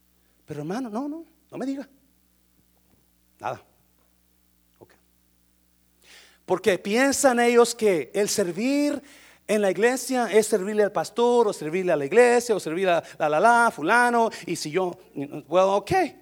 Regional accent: Monterrey, Nuevo León, Mexico; Yo soy de Monterrey, que por si no sabían.

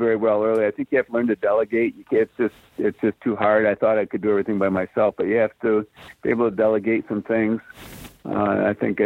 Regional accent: Owosso, Michigan, United States; I'm from Owosso, Michigan originally, and he had been the high school coach there.

